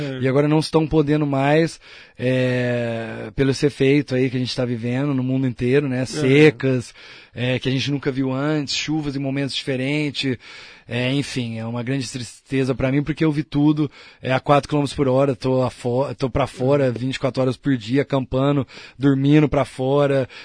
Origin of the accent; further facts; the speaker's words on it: Brazil; eu sou brasileiro, então nos Estados Unidos nem no Canadá eu não podia portar uma arma.